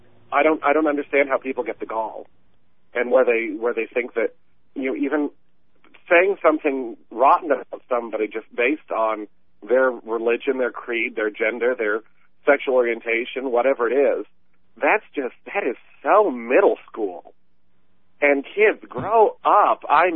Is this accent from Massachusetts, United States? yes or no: no; Fort Wayne, Indiana, United States; also born or lived in Hendersonville, Tennessee; I grew up in Fort Wayne, and then we moved down to Tennessee, Hendersonville, Tennessee. We lived there for a year, and then moved back up